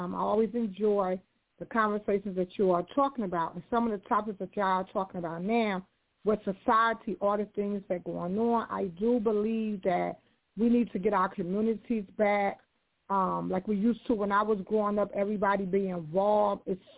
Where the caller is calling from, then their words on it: Knightdale, North Carolina, United States; I'm calling from Knightdale, North Carolina.